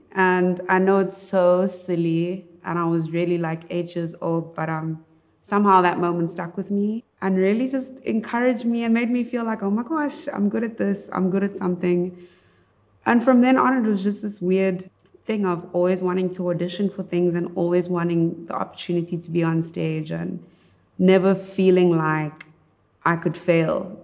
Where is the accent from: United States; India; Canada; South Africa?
South Africa; Durban, KwaZulu-Natal; I am 26 years old. I'm from South Africa, Durban, KZN, and I am a singer-songwriter.